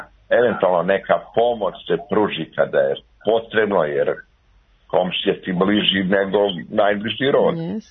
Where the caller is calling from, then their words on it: Belgrade, Serbia; Ja se javljam sa Taš Majdana